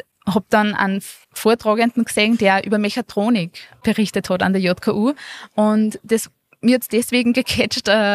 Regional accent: Schwertberg, Upper Austria, Austria; Ich kann gleich mal sagen, ich bin aus Schwertberg.

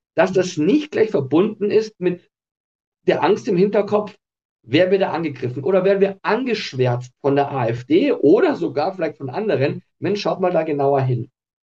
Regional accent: Dachau, Bavaria, Germany; ich komme aus Dachau, Fürstenfeldbruck, westlich von München

